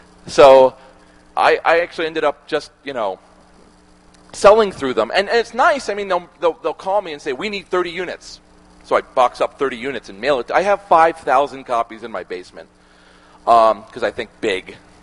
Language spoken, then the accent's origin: English; United States; when I make it, I'm American.